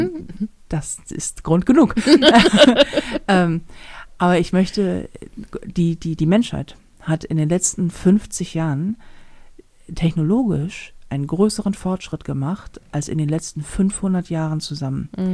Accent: Hamburg, Germany

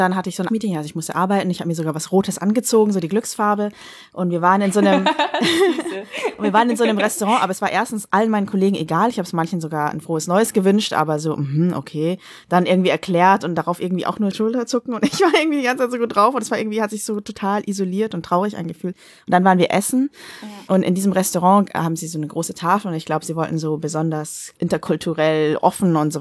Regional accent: Vietnam; ich komme aus Vietnam und wir feiern das auch

